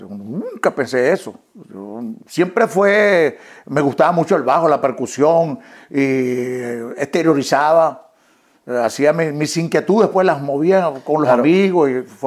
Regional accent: Venezuela; moved away; Lo dejé porque me vine de allá de Venezuela.

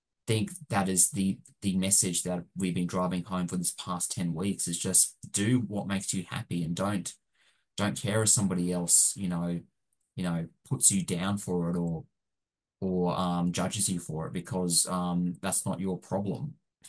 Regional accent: Australia; And I think, yeah, I am. I'm just a Australian on my own terms.

